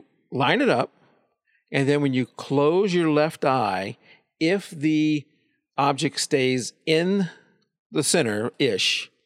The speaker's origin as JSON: {"language": "English", "region": "Louisiana", "country": "United States", "tie": "born or raised there", "said": "And where I grew up down in South Louisiana, there wasn't much"}